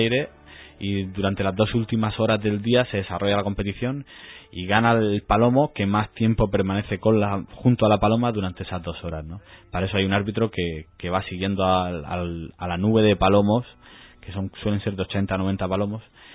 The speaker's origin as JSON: {"language": "Spanish", "town": "Orihuela", "region": "Valencian Community", "country": "Spain", "said": "una actividad muy muy arraigada en mi pueblo, en Orihuela, y en la zona de Alicante"}